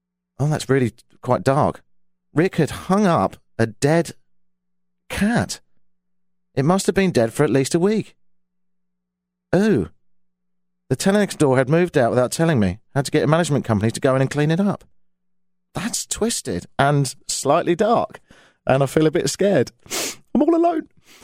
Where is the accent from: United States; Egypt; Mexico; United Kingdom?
United Kingdom; Brighton, South East England; I'm from Brighton in the south of England, and there's a lot of seagulls.